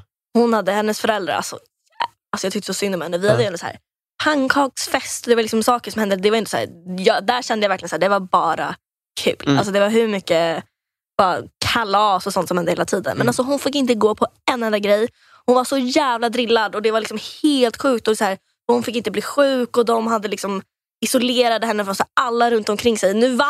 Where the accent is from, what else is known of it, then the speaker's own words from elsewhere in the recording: Bromma, Stockholm County, Sweden; då hade jag liksom gått i grundskolan hemma i Bromma där jag bodde.